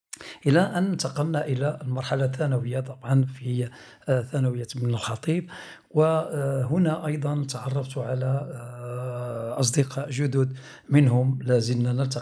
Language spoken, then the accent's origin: Arabic; Tangier, Tanger-Tetouan-Al Hoceima, Morocco; فكطفل طنجاوي، طبعا ولدت في طنجة في مطلع الستينيات، نشأت في نفس الحي في البداية الأولى، طبعا درست في مدرسة الدرادب للبنين وهي الآن هي القاضي عياض.